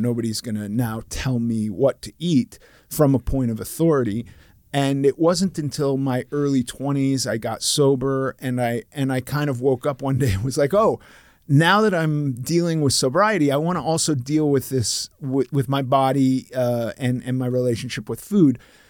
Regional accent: Los Angeles, California, United States; You know, I was raised in Los Angeles, and most of my life I spent in Los Angeles, which is a real big epicenter for these kind of wacky diets.

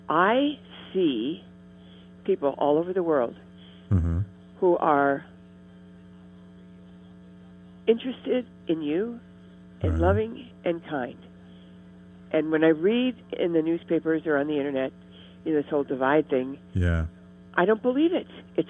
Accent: Ohio, United States; and we were in L.A., and I grew up in Ohio when this happened.

